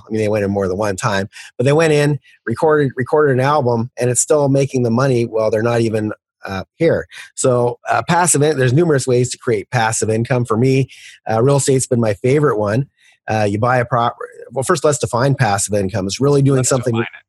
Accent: Canada; And when I started investing in the US as a Canadian

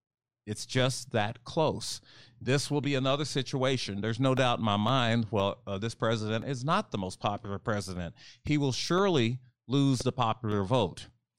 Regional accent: Texas, United States; the state of Texas, my home state, has yet to expand Medicaid

